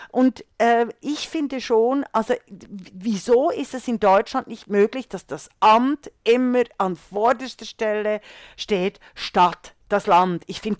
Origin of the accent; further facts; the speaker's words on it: Switzerland; now in Germany; als Schweizerin und jetzt deutsche Staatsbürgerin